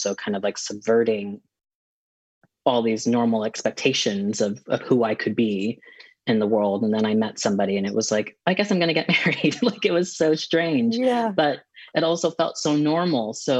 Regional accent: United States; and I'm American, but my husband is from the UK.

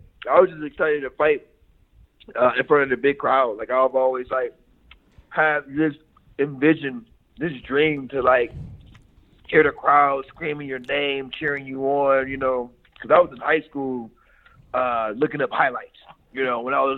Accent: Cleveland, Ohio, United States; No. I grew up in Cleveland.

